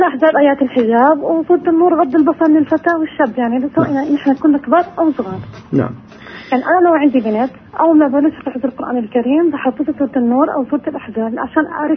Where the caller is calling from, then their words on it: Lebanon